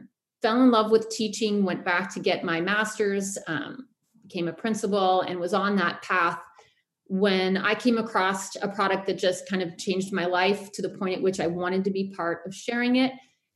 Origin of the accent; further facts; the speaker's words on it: Pennsylvania, United States; now in California, United States; I grew up in Pennsylvania. I moved around different states over time. I always loved to travel. Ended up on the Golden Coast of California